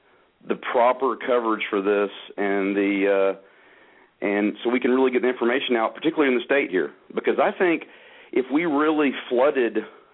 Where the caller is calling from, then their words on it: Georgia, United States; And being here in Georgia, I'm ashamed of that.